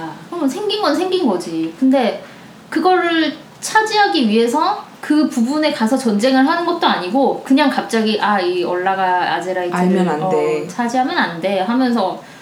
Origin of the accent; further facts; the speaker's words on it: South Korea; 자체가 대한민국에서 나고 자란 사람으로서 되게 찜찜하더라고.